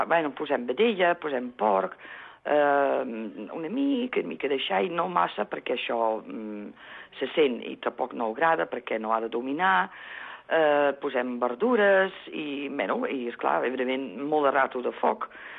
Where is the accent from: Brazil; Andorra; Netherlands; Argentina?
Netherlands; Ara no m'ho puc dir que sóc holandesa, ara sóc neerlandesa.